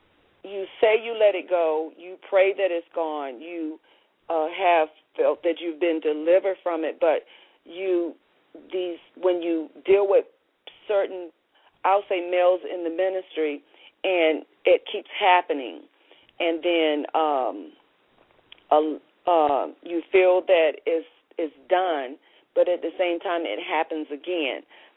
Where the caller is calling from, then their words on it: Tampa, Florida, United States; From Tampa.